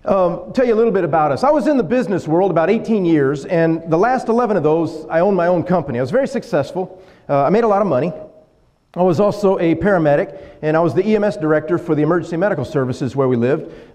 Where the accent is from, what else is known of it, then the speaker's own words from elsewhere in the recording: Texas, United States; But we're from South Texas. Now, we show pictures like this to our family.